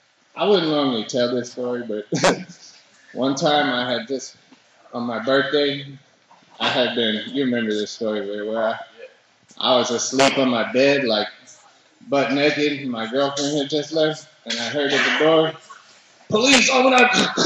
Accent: Austin, Texas, United States; I was born and raised in South Austin. With my mom and my dad and my older brother.

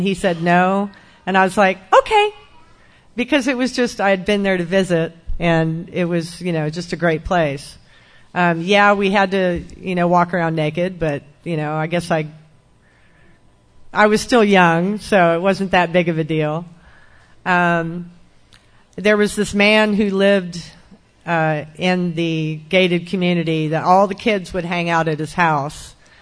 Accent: Austin, Texas, United States; I was born in Austin, Texas in 1974. I was raised in South Austin with some hippie parents.

